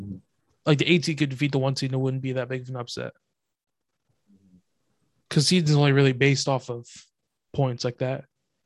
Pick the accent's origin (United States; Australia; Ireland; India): India; I want to say Bajrang just because I'm Indian.